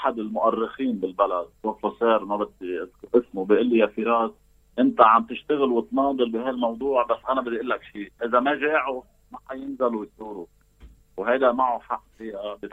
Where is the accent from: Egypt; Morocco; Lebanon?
Lebanon; نحن كشعب لبناني ما حنتقاتل مع بعض